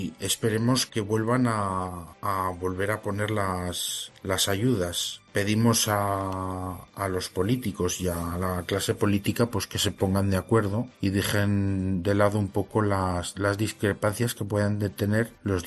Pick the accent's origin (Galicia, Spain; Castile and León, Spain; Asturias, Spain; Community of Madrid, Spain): Castile and León, Spain; Burgos; me permiten seguir viviendo en Burgos, en mi ciudad, y no tener que buscarme un alquiler en Valladolid